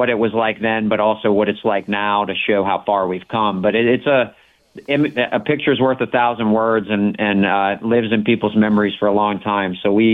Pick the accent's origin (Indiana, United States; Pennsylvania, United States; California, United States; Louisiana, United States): Louisiana, United States; New Orleans; And they said, "Well, where are you from?" And I said, "Oh, I'm from New Orleans."